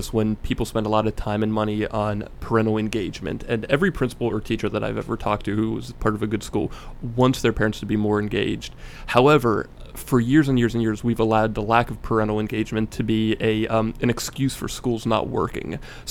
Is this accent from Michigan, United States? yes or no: no; Maryland, United States; even in my home state of Maryland